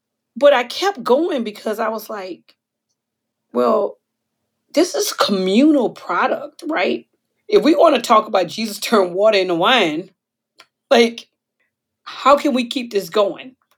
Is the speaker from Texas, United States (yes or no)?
yes; Texas, United States; I'm from Texas.